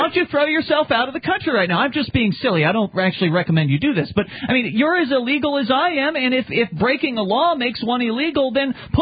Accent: United States; I, as an American, will be subject to random checkpoints.

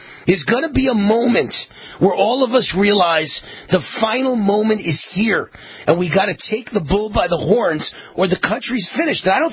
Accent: Nevada, United States; That's who stole my home state of Nevada.

